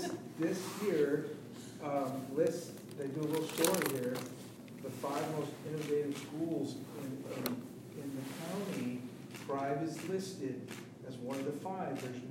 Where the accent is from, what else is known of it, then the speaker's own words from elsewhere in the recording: Detroit, Michigan, United States; now in San Diego, United States; You know, there's no basements in San Diego. I'm from Detroit. We had basements.